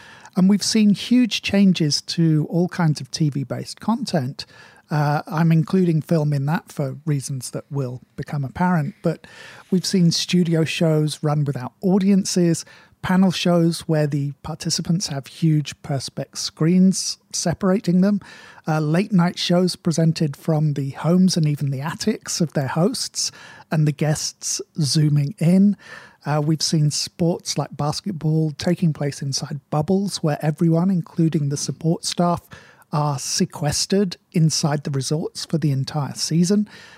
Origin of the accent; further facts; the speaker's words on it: United Kingdom; Being British and of a certain age, I'm a big fan of the motoring show, The Grand Tour